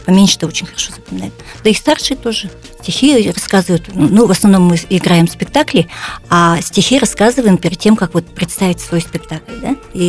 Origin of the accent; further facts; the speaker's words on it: Yamalo-Nenets Autonomous Okrug, Russia; потому что я сама тоже издалека приехала, с Ямала.